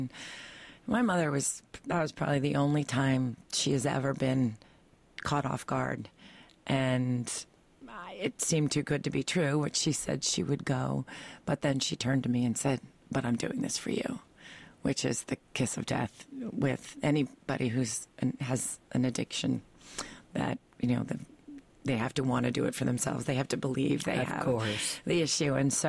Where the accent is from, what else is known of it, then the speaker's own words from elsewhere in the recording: Manhattan, New York, United States; I was raised in Manhattan, so I really was familiar with 42nd Street